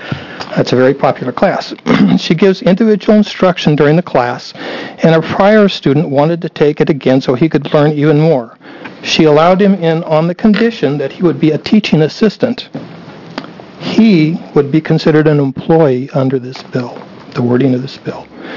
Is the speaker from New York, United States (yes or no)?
no; Portland, Oregon, United States; I'm from Portland.